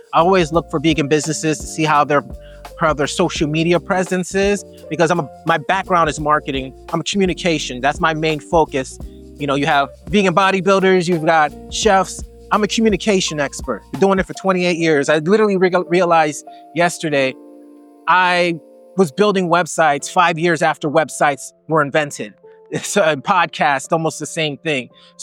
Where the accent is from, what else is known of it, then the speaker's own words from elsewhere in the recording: Florida, United States; now in Orlando, United States; my home base is Orlando at the moment. I'm originally from South Florida.